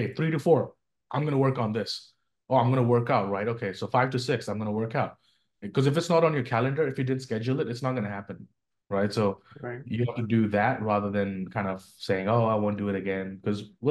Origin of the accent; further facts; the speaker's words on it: India; moved away as an adult; now in New York City, United States; Like, I came from India.